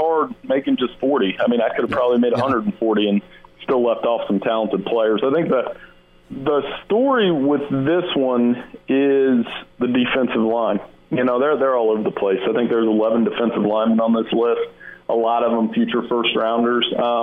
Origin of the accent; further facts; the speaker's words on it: Ohio, United States; Yeah, I mean, I'm from Ohio, grew up here.